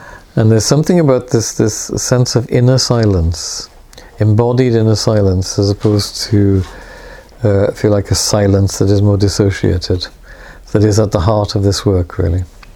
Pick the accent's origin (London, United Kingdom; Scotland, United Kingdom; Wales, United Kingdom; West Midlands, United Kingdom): Wales, United Kingdom; Swansea; because I come from Swansea, where Fernall also lives